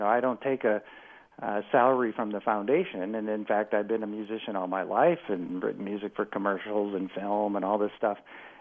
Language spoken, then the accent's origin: English; Omaha, Nebraska, United States; I grew up in Omaha and I walked to public school and I had the same English teacher my mother had